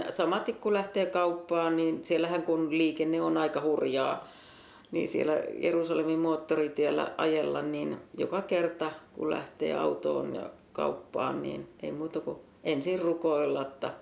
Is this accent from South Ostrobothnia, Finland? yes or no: yes; Seinäjoki, South Ostrobothnia, Finland; Seinäjoelta, 3 lapsen äiti ja 4 lapsen mummo. Ja Seinäjoella on asuttu 40 vuotta perheen kanssa.